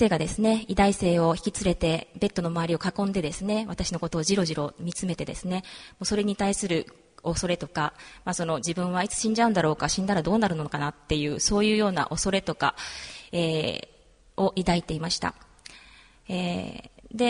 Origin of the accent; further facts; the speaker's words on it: Nakatsu, Oita, Japan; 私は大分県の中津市というところの出身です。で、中津市の中津戦場教会という、教会の、メンバーだったんですけれども、そちらで洗礼を受けました。